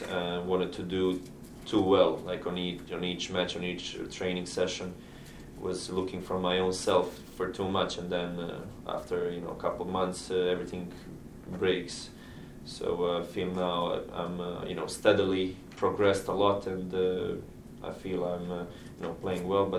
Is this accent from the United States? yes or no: no; Croatia; coming from a small country, it's also another positive thing. We are very emotional from Croatia, and maybe from all this part of Europe, where we love to compete.